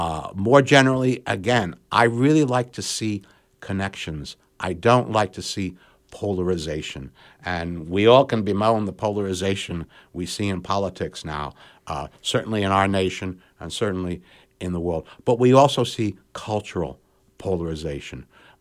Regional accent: West Orange, New Jersey, United States; But then I was born and raised in the Oranges, in West Orange.

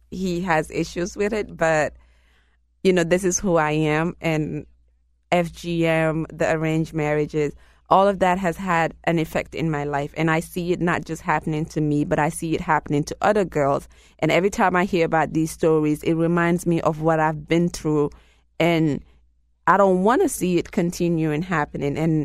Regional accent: Gambia; I'm originally from Gambia. It's a small country in West Africa

